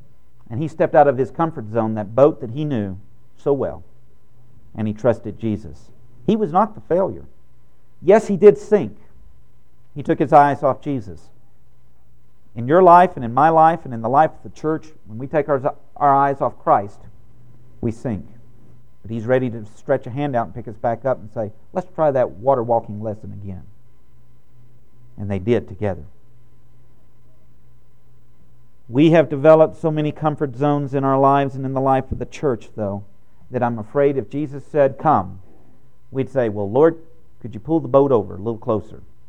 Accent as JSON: {"language": "English", "region": "Texas", "country": "United States", "tie": "born or raised there", "said": "I grew up in East Texas where pews were never padded."}